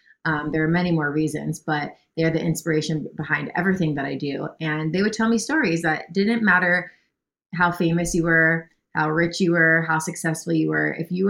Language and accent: English; Boca Raton, Florida, United States; live in Florida technically, but lately I've been out in LA a lot for work and traveling all over, but born and raised in Boca Raton, Florida. So I will always consider Florida home